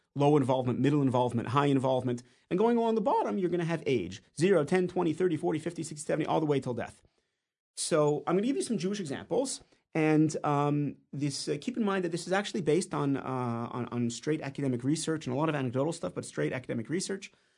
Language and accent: English; Canada; now in Israel; I grew up in Canada, but I live in Israel now.